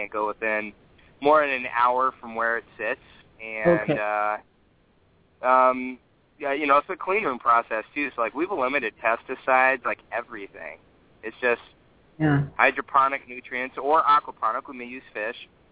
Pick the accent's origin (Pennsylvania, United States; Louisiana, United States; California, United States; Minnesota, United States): California, United States; Oakland; because I grew up in a very integrated, I grew up around Oakland, so it was a very integrated community.